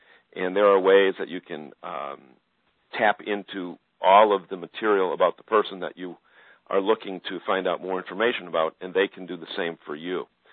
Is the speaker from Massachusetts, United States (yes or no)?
yes; Massachusetts, United States; Now, come on, I'm from Western Mass.